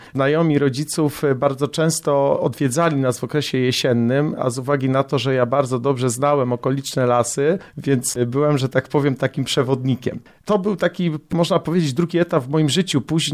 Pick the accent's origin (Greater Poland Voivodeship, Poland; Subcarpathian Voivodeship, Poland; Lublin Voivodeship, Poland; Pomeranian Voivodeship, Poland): Greater Poland Voivodeship, Poland; Kalisz; born there; Urodziłem się w ogóle w Kaliszu, więc w miejscu, w którym tak naprawdę teraz przebywamy. Następnie przeprowadziłem się z rodzicami do takiej bardzo małej miejscowości